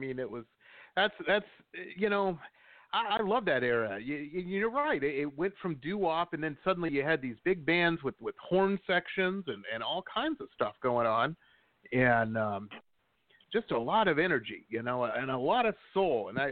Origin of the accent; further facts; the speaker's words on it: Detroit, Michigan, United States; I grew up in Detroit, and, man, it was just...